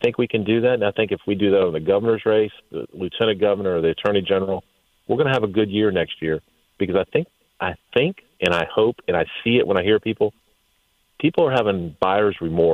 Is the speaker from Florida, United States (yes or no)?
no; Fairfax, Virginia, United States; I'm a conservative. I'm from Northern Virginia, from Fairfax.